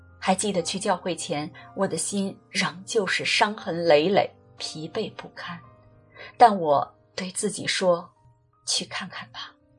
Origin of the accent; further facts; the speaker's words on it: China; 作为中国人